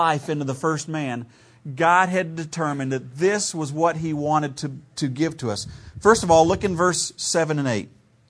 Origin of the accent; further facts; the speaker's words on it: Ohio, United States; And of course, I grew up in Ohio where we still had a milkman that came by the front door and dropped milk in your milk box.